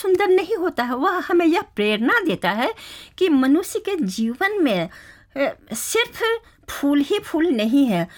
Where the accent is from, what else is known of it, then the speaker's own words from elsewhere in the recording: Ramgarh, Jharkhand, India; ऐसा है कि मैं झारखंड से हूँ